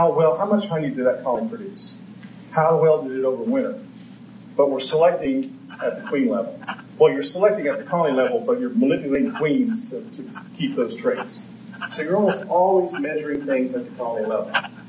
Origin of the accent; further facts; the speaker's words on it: Appalachia, United States; I'm from Appalachia. Hopefully no one else in here is.